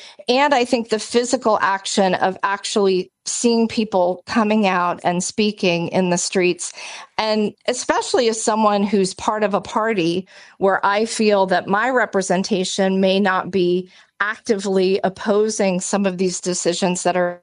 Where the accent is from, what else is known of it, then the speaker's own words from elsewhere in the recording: United States; as an American citizen living abroad, certainly some of the policies and the economic decisions that are being made not only affects me, but affects my family, affects friends back home.